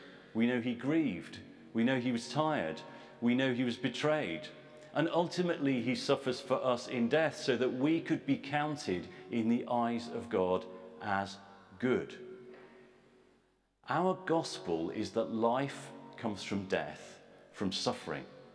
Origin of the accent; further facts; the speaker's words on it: Bradford, Yorkshire and the Humber, United Kingdom; now in England; I was brought up in Bradford. So the southeast is a new thing to me. We've been here for about the last 4 or 5 years now.